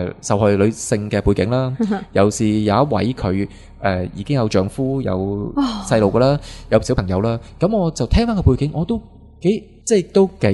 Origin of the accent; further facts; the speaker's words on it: Hong Kong; 日本嘅歌舞伎等于可能我哋香港人嘅粤剧。